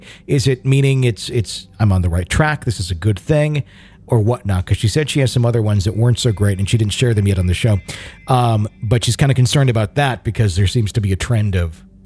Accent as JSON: {"language": "English", "town": "Carthage", "region": "Maine", "country": "United States", "tie": "born or raised there", "said": "I was born and raised in Western Maine, a small town called Carthage. It was a lodging town, extremely rural and hick, as one would say."}